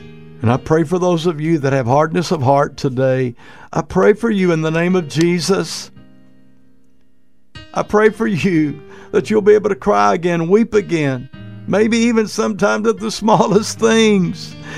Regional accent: Comanche, Oklahoma, United States; the little house that I grew up in Comanche, Oklahoma

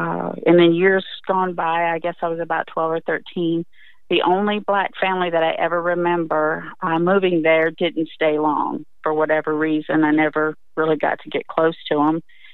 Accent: Colorado, United States; also born or lived in Alabama / Mississippi; I'm white, I'm from Colorado originally, but spent many, many years in the South between Alabama and Mississippi because my husband is from Alabama.

